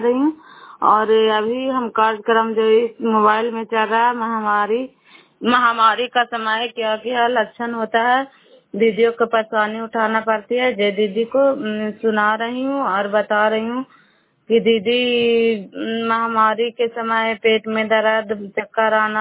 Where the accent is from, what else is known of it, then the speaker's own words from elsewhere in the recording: Nalanda, Bihar, India; नालंदा जिला कराय ब्लॉक के निवासी हूँ और अभी हम गवासपुर गांव में आई हूँ।